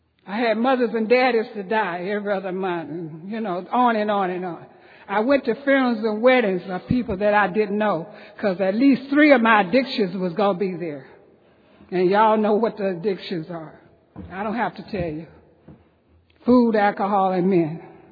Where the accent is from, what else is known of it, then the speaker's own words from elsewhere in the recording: Los Angeles, California, United States; I went to school in Watts. I was raised in Watts and did a lot of stuff in Watts.